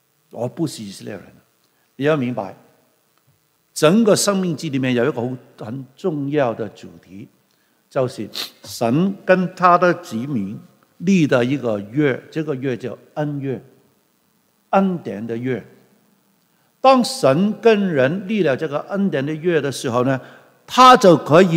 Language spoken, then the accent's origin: Chinese; Guangdong, China; 我们广东人是扑心扑命，有没有听过？